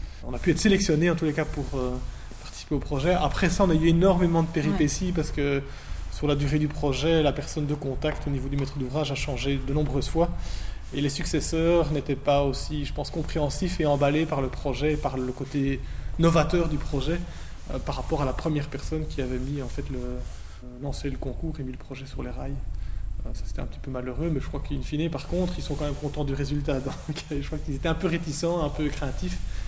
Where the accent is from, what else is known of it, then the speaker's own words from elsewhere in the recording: Louvain-la-Neuve, Wallonia, Belgium; ingénieur architecte, comme Laure, ma collègue. On a tous les deux, on est de Louvain-la-Neuve.